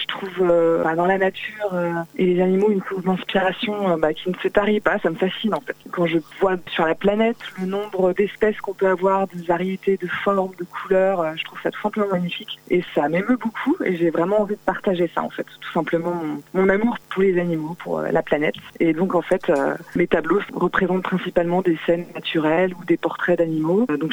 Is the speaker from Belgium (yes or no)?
no; Angers, Pays de la Loire, France; Je suis originaire de la ville d'Angers. J'ai principalement grandi dans le Maine-et-Loire, dans la campagne autour.